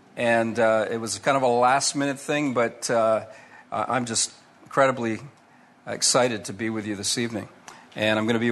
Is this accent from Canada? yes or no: yes; Canada; born there; I'm a Canadian by birth.